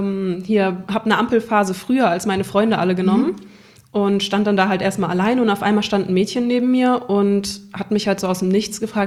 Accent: Worms, Rhineland-Palatinate, Germany; now in Cologne, Germany; Bei Worms.

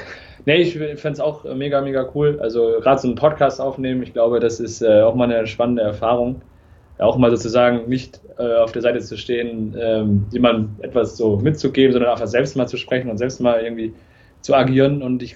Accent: North Rhine-Westphalia, Germany; now in Darmstadt, Germany; also ich komme ja eigentlich aus einem Ort in Nähe Münster-Westfalen im Norden, aber ich sehe beides ein bisschen als meine Heimat

